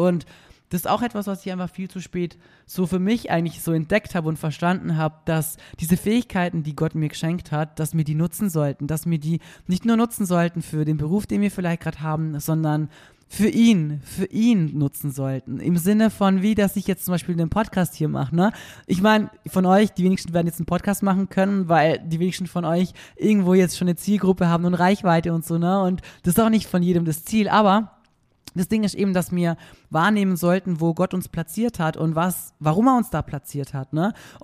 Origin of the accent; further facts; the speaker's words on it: Austria; also es gibt einen Unterschied zwischen einem Spital, das heißt bei uns in Österreich, wie hat es geheißen bei euch in Deutschland?